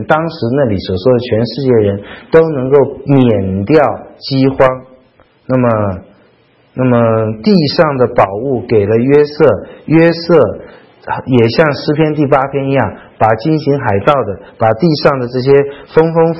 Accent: China; 很像我们中国人写

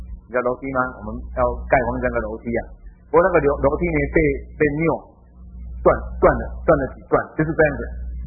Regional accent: Taiwan

